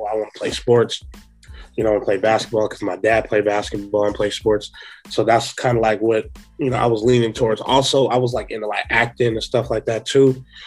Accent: California, United States; Mind you, like I said, I'm from the Bay Area, so I would download a bunch of like underground Bay Area artist music.

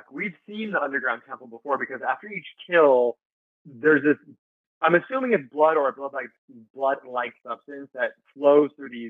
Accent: California, United States; A little bit of a California spoiler alert for those of you listening. I'm from California.

